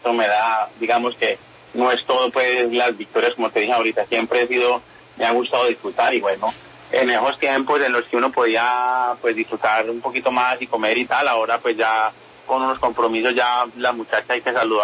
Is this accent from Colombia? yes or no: yes; Urrao, Antioquia, Colombia; moved away; also born or lived in Italy; yo salí de Urrao y llegué a Italia. Y en Italia me adoptó una familia